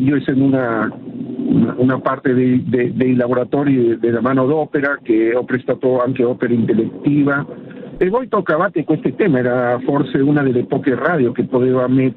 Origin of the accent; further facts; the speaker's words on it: Lima, Peru; Italian is a second language; now in Italy; Io vengo da Lima, Perù.